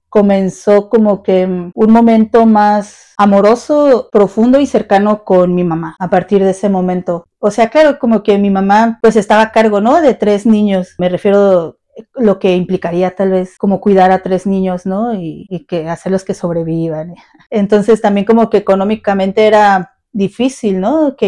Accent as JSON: {"language": "Spanish", "region": "Mexico City", "country": "Mexico", "tie": "born there", "also_born_or_lived": "Chicago", "said": "Nací en la Ciudad de México, pero como muy pequeña, yo creo tendría un año."}